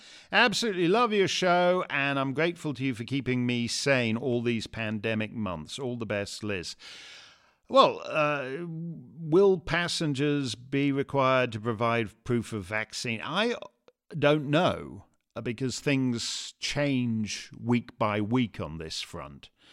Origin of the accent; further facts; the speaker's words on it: Toronto, Ontario, Canada; Elizabeth Hodgson writes from my hometown.